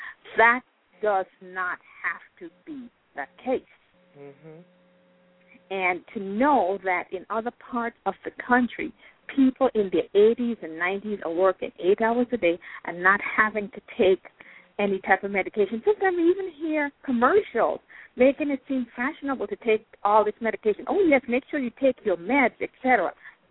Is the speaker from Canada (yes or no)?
no; Antigua & Barbuda; I'm originally from the Caribbean, an island called Antigua. You might have heard it pronounced Antigua.